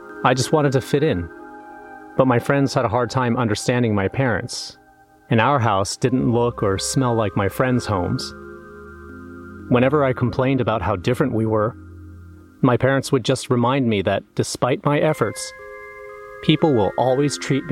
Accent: Colorado, United States; Born and raised in America's former Wild West, she in Texas, I in Colorado, we had read Little House on the Prairie and learned to square dance in cowboy boots.

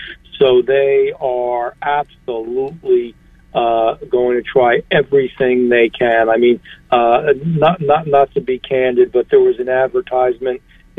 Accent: New Jersey, United States; you don't know me. I'm from Jersey.

